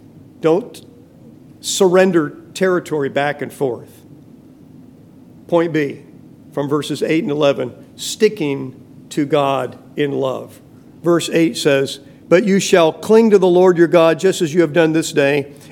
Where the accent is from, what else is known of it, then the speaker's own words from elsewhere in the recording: Fresno, California, United States; Growing up in California, we used to have in Fresno called the Tuolumne fog.